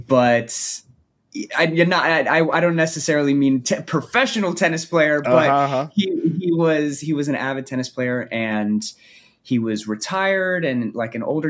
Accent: Los Angeles, California, United States; I saw so many kids in the neighborhoods that I grew up out here in Los Angeles that looked like me

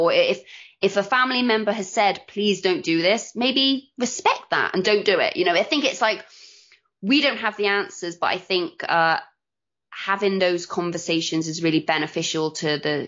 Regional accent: Bristol, South West England, United Kingdom; I'm like a freaking Vicky Pollard on steroids because I'm from Bristol and I'm just like, yeah, thank you.

